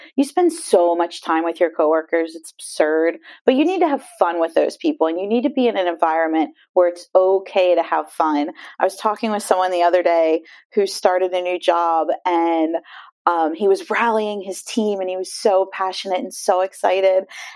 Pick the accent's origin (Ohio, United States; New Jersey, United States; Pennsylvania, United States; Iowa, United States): Pennsylvania, United States; So I'm originally from Lancaster County, PA